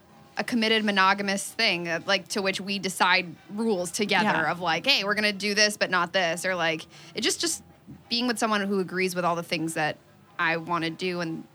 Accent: Chicago, Illinois, United States; Everyone I grew up with in Chicago, like, literally I was like, oh, I'm like the Muslim one.

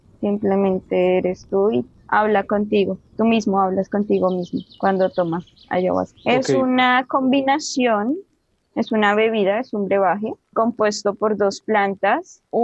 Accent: Bogotá, Colombia; Tengo 26 años, soy de Bogotá.

